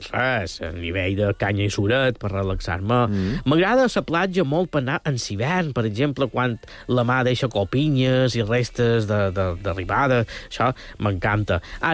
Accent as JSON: {"language": "Catalan", "town": "Banyabufar", "region": "Balearic Islands", "country": "Spain", "said": "Després estic fent també unes il·lustracions per al meu poble, per Banyabufar"}